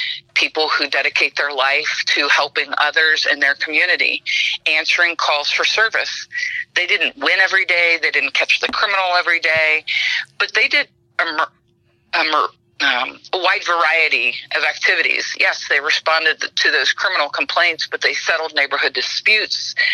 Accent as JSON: {"language": "English", "town": "Colerain Township", "region": "Ohio", "country": "United States", "tie": "born or raised there", "said": "I grew up in Coleraine Township, and I went to Northwest High School."}